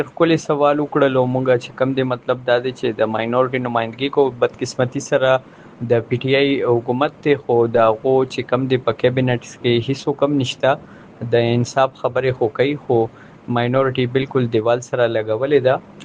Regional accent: Pakistan; مونږ د پاکستان یو

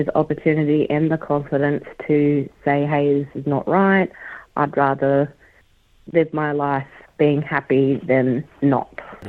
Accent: New South Wales, Australia; I'm a 36-year-old Aboriginal woman. I come from the Kamilaroi Nation. I have a lot of family in Inverell and Moree and all over New South Wales.

